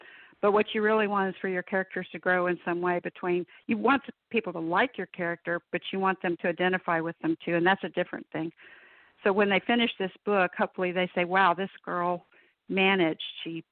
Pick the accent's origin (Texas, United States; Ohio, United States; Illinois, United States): Texas, United States; So having been to Europe a couple of times, It's always interesting when I say I'm from Texas, how excited people get, because Texas has kind of its own mystique.